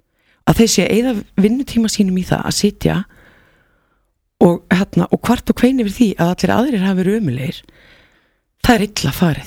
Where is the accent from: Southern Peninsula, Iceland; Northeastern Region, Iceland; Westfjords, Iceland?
Southern Peninsula, Iceland; það samið af … úr mínum heimabæ, bænu sem ég bý